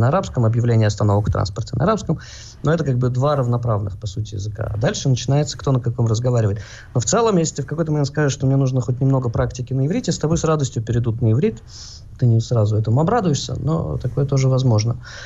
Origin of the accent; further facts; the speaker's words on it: Moscow, Russia; now in Israel; Мы из Москвы, мы не привыкли к таким тесным социальным контактом и плотности социальных связей.